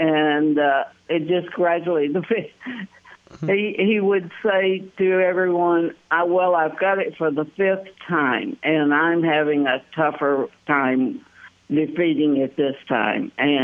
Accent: Tennessee, United States; I was from East Tennessee and he was from Memphis

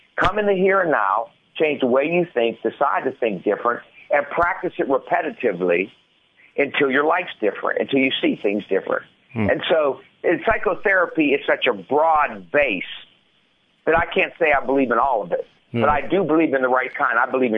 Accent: Alabama, United States; And I come from Alabama.

